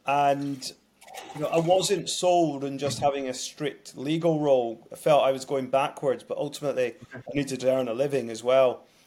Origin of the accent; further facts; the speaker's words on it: Glasgow, Scotland, United Kingdom; I grew up in Glasgow when Gary Jacob was relatively successful.